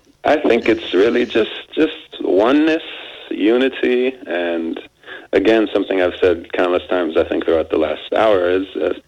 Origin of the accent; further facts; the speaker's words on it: Syria; I'm from Syria. I've got the background that I have.